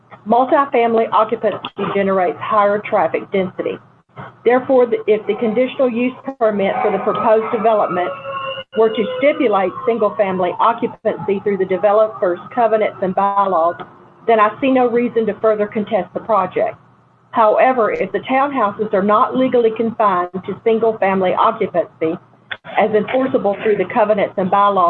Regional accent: Texas, United States; I was raised in East Texas and have been part of the BCS community since 2001

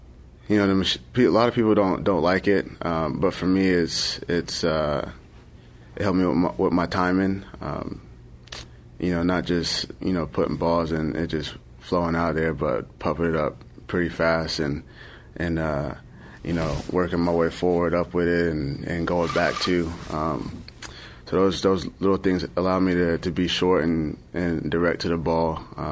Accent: the South, United States; I'm from the South.

